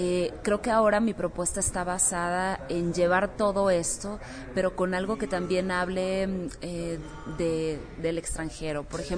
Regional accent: Mexico; sigo siendo yo y sigo siendo mexicana y sigo teniendo las raíces muy clavadas en México.

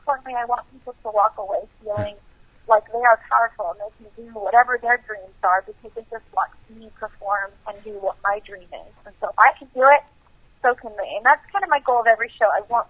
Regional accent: Arizona, United States; Well, I grew up in Arizona. I was actually born in California.

